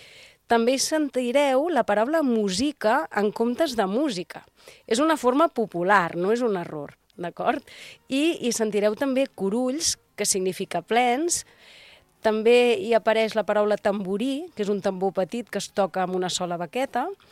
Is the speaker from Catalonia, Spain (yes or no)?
yes; Sant Andreu, Catalonia, Spain; el meu poble d'origen, que és Sant Andreu, i perquè nosaltres en diem poble i no barri, però bé, i Sant Sadurní, que és on treballo